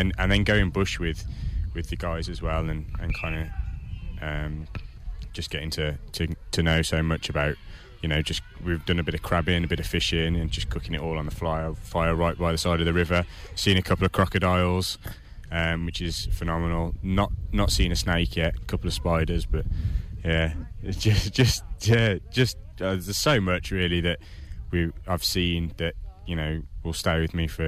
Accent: West Midlands, United Kingdom; now in Australia; Just outside Birmingham in England.

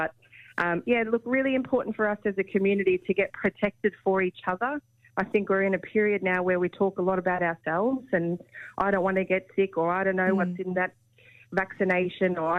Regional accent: Townsville, Queensland, Australia; I grew up in Townsville, so we always had a cyclone plan.

